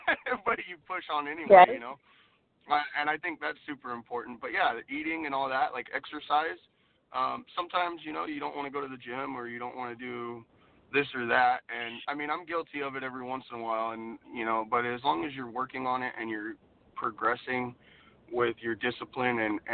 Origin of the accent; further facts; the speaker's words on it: Ireland; I'm Irish. I like my meat and potatoes, you know.